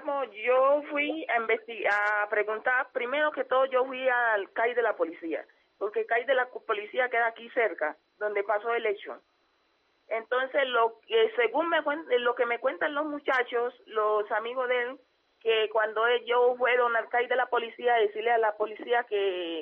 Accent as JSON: {"language": "Spanish", "region": "Chocó", "country": "Colombia", "lives_now": "Bogotá, Colombia", "said": "Somos de Chocó. Yo soy de un pueblo que se llama Acosó, que fuimos desplazados por la guerrilla. Entonces, en 1999 lo desplazó la guerrilla del pueblo donde somos nosotros, pero el ese mío es de Condoto."}